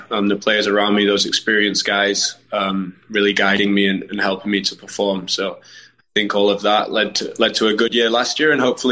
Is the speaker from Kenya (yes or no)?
no; Harrogate, Yorkshire and the Humber, United Kingdom; also born or lived in Goose Bay, Canada; Did a year there, and then yeah, as you said, grew up in England.